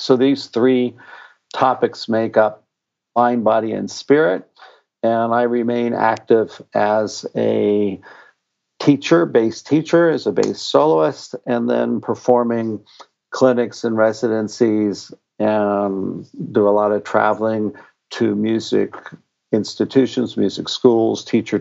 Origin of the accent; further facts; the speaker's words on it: Los Angeles, California, United States; also born or lived in Cincinnati; He lived in Los Angeles, and I'm originally from Los Angeles, even though I was in Cincinnati.